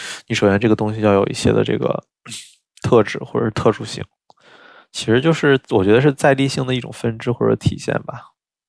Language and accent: Chinese; Beijing, China; 我作为一个在北京长大，然后生活在北京的这样一个学建筑人来说